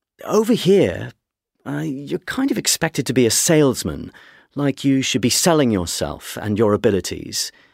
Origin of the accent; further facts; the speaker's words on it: United Kingdom; And being British, you know, toast is an important thing.